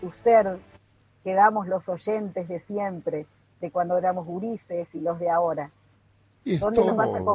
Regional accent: Santa Elena, Entre Ríos, Argentina; Y también me crié en Santa Elena, en el norte de la provincia.

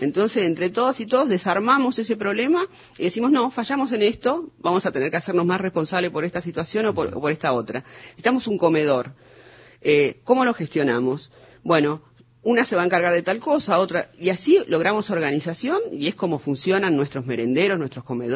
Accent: Santa Fe, Argentina; Yo soy de Santa Fe, de un barrio que se llama Chalet, que sufrió las inundaciones en el 2003 tremendamente

